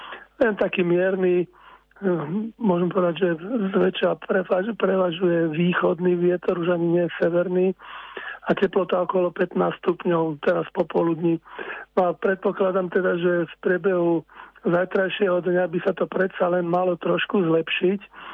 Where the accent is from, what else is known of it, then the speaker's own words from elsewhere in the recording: Modra, Bratislava Region, Slovakia; ja som v podstate v detstve býval a chodil do školy v Modre, tak hneď kúsok vedľa Šenkvic, takže tú oblasť dobre poznám.